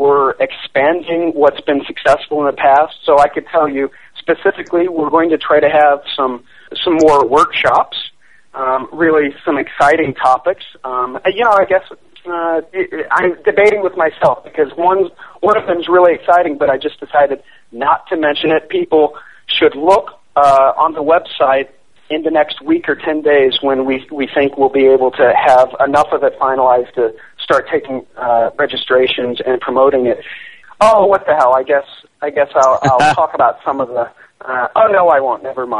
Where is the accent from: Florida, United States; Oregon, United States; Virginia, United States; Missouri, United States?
Missouri, United States; St. Louis; I'm from St. Louis originally. My grandmother, my parents are there.